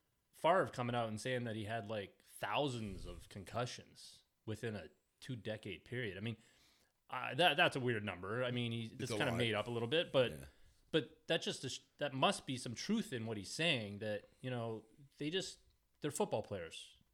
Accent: Canada; us being Canadian boys, we got to talk a little bit about hockey.

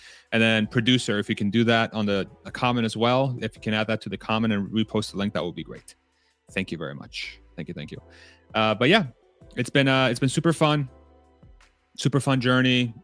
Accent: Texas, United States; my God, I'm Texan, jeez

